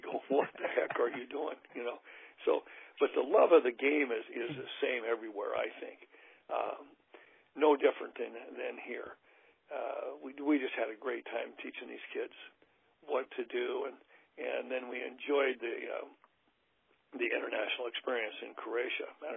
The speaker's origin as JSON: {"language": "English", "town": "Eugene", "region": "Oregon", "country": "United States", "tie": "born or raised there", "said": "Well, you know, I grew up in Eugene, one block from Mack Court, okay?"}